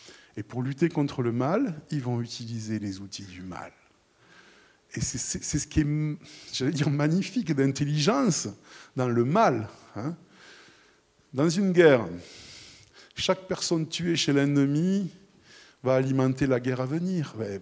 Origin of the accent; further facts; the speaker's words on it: France; Enfin, je ne sais pas pour vous, mais moi, je suis français